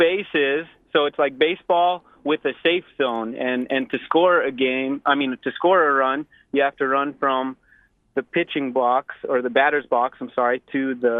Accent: Bethel, Alaska, United States; I'm 30 years old, and I'm from Bethel, Alaska.

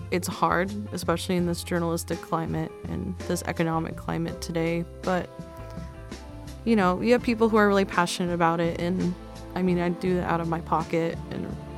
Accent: Spenard, Alaska, United States; I was born and raised in Spinard, and I know that neighborhood very well

